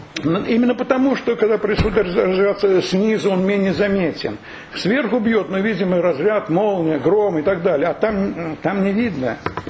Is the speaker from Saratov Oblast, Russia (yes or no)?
yes; Saratov, Saratov Oblast, Russia; Ну, я саратовец, мне ближе этим.